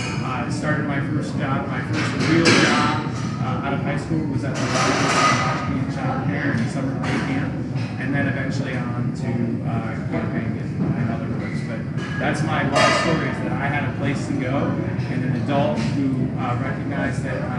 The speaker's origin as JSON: {"language": "English", "town": "Lancaster", "region": "Ohio", "country": "United States", "tie": "born or raised there", "also_born_or_lived": "Columbus, United States", "said": "I was growing up in Central Ohio. I grew up in the north part of Columbus for a little bit of time. And my mom decided to move us down to Lancaster, Ohio, just south here of Central Ohio"}